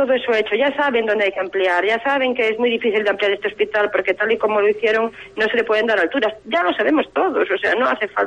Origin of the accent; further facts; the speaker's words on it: A Coruña, Galicia, Spain; yo soy de La Coruña